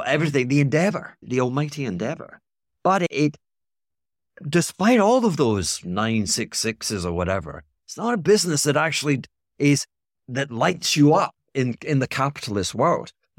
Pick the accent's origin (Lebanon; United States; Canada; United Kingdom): United Kingdom; Scotland; I mean, here I'm being Scottish.